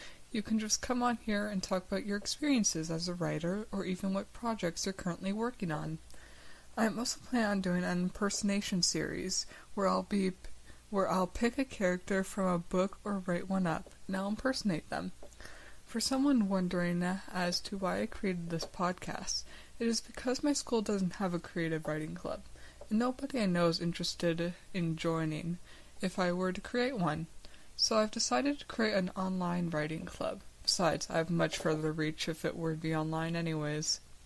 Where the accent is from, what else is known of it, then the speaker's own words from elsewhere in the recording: Canada; I am Canadian and I've never traveled outside of Ontario and Quebec.